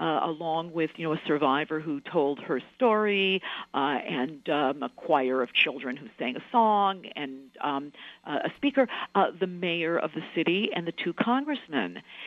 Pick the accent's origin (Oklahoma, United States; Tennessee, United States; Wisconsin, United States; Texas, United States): Wisconsin, United States; Milwaukee; my hometown, which happened to be Milwaukee, there was every year a Warsaw Ghetto Memorial Program.